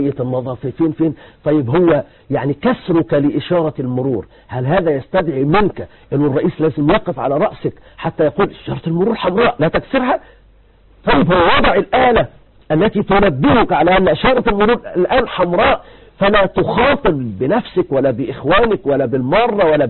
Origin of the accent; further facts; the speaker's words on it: Egypt; الآن يجب أن تكون حريص 24 قراءة كما نقول نحن عندنا في مصر.